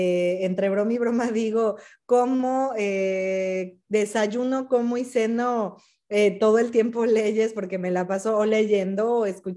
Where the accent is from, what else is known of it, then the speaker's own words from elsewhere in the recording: Mexico City, Mexico; now in United States; Bueno, soy mexicana de la Ciudad de México, pero actualmente vivo en Estados Unidos